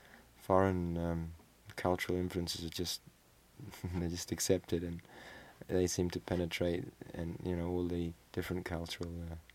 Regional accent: Malawi; also born or lived in Zimbabwe; I don't come from what was Rhodesia or South Africa. I come from Malawi

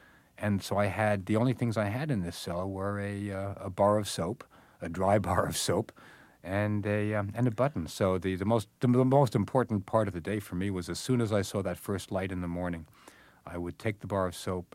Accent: United States; now in Tel Aviv, Israel; I was, in fact, and am, an American Jewish correspondent based in Tel Aviv.

